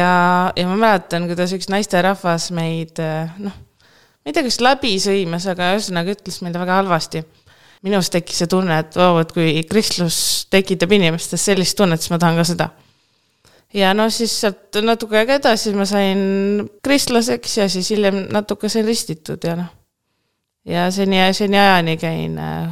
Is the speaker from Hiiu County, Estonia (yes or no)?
yes; Hiiu County, Estonia; ja olen põline hiidlane , isa on hiidlane , ema Tallinnast